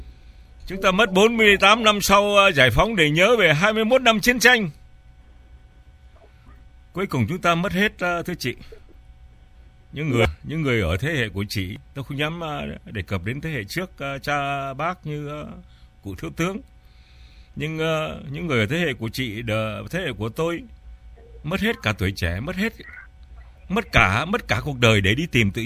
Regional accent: Southern Vietnam, Vietnam; now in United States; tôi sinh ở miền Bắc, sống ở miền Nam, bây giờ đang ngồi tại Hoa Kỳ nói chuyện với chị.

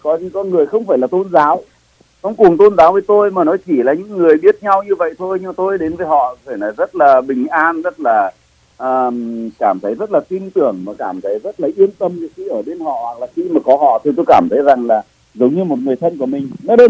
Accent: Vinh, Nghệ An, Vietnam; Tôi là cái người mà sống ở ngay cái vùng đó, cái giáo phận Vinh là giáo phận quê hương của tôi.

